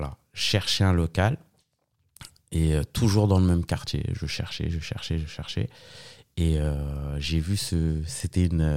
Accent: Paris, Île-de-France, France; Moi, je suis né à Paris 15e.

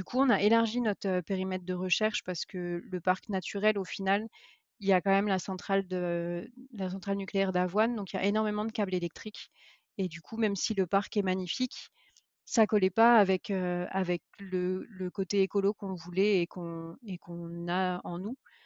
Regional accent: Normandy, France; Je suis normande à la base.

